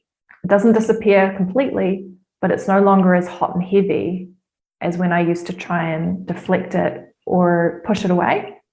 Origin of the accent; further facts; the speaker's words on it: New Zealand; moved away; I was in my home country again for the first time in over 7 years.